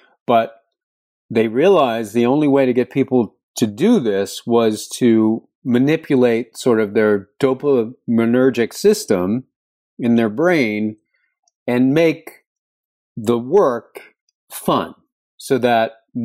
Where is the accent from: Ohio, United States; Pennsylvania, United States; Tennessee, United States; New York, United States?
Pennsylvania, United States; Pittsburgh; So people in the working classes, I grew up in Pittsburgh